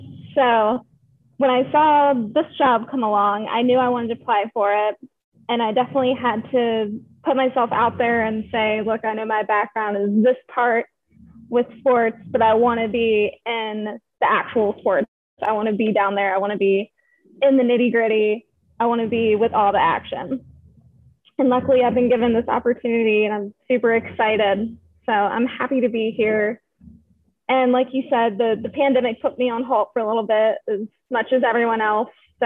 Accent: Maryland, United States; No, we hate the Penguins also. I'm from Maryland, so that's where, I don't even know if I said that. I'm from Maryland. That's why I was a Caps fan.

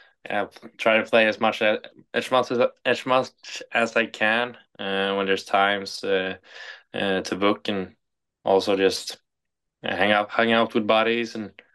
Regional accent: Linköping, Östergötland, Sweden; English is a second language; Yeah, it's called Linköping here in Sweden. Grew up with my parents and I got one older sister, 2 years older. So yeah, it's been good. Been living here for my whole life

